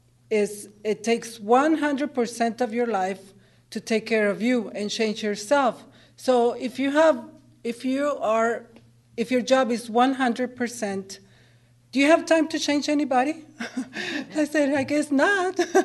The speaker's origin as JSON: {"language": "English", "country": "Mexico", "second_language": "English", "said": "And so Ralph has this strong English accent, and here I am from Mexico, I can't speak English."}